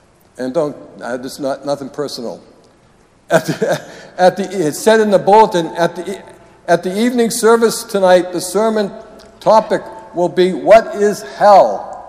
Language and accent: English; Massachusetts, United States; I might have told you this story before because I'm from Massachusetts